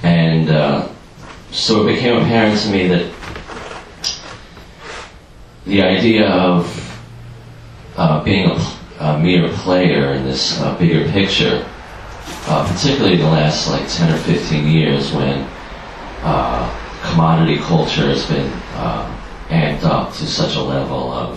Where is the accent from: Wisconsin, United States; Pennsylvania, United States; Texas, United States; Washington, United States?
Pennsylvania, United States; Philadelphia; Where I'm from, geographically and ethnically, I grew up in Southwest Philadelphia, and I grew up during the busing era